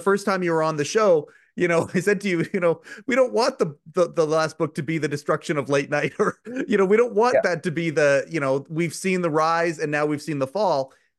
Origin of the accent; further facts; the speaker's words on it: Canada; I'm a Canadian, so hockey's religion up here.